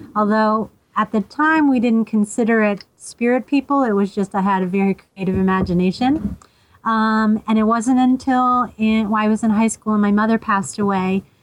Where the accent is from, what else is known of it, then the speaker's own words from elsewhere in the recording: Pennsylvania, United States; I'm like, oh, well, I'm from Pennsylvania.